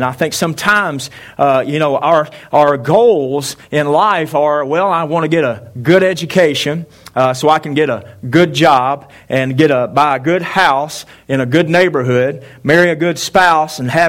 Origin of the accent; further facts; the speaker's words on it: United States; But I tell you what I've really just always been proud of as an American is the fact that whenever freedom calls for a defender, we answer the call. And I love my country.